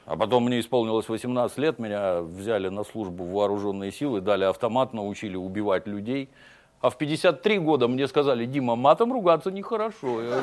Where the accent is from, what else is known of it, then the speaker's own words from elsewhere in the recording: Kropyvnytskyi, Kirovohrad Oblast, Ukraine; born there; я вот родился в Советском Союзе в военном городке на Украине, в городе Кировограде. Далеко от Голливуда, очень.